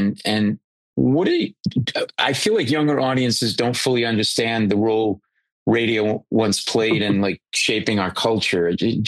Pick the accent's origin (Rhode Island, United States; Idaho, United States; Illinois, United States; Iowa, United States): Rhode Island, United States; I grew up in Rhode Island in New England